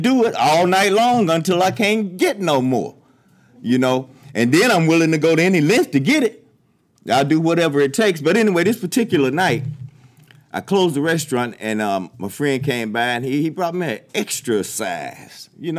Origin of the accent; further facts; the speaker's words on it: Chattanooga, Tennessee, United States; I'm from Chattanooga, Tennessee.